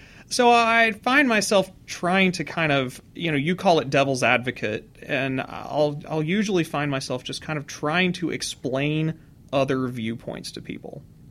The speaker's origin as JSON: {"language": "English", "region": "the South", "country": "United States", "tie": "born or raised there", "said": "But, you know, I grew up in the South, and I will also fight anybody who tries to tell me that Oklahoma is not part of the South."}